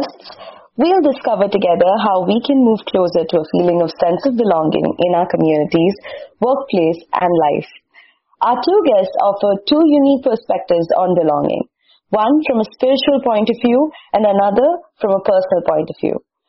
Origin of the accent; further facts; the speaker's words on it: India; I come from India, which is like a huge country with different cultures and different traditions